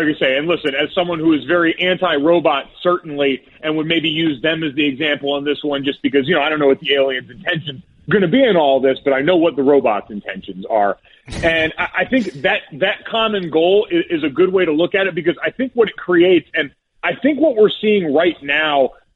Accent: Avon, Connecticut, United States; Like I grew up in Avon, Connecticut, one of the whitest places, super homogenous.

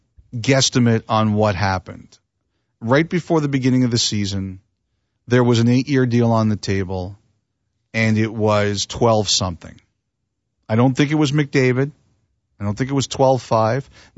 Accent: Toronto, Ontario, Canada; I grew up in Toronto.

